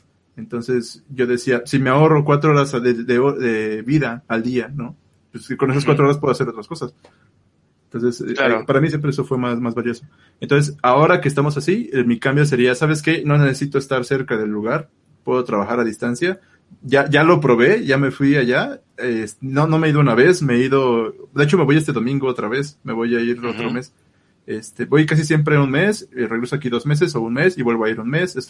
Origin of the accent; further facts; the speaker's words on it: Mexico City, Mexico; Toda mi vida he estado a más de 2 horas de la escuela, del trabajo, entonces ya sabes que esta ciudad, aquí, bueno, soy de la Ciudad de México, es horrible.